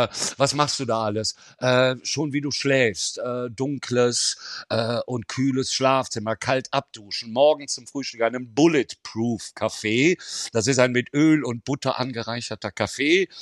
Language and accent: German; Rhineland, Germany; da wo ich herkomme, aus dem Rheinland